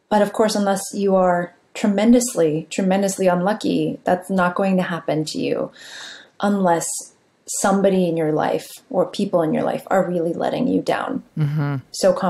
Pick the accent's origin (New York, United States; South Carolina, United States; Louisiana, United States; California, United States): California, United States; San Jose; I grew up in San Jose, California, in a immigrant community. My family was comfortably middle class.